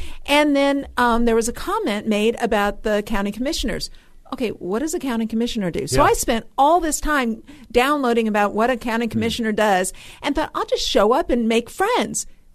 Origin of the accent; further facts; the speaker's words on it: New Jersey, United States; I'm from Jersey.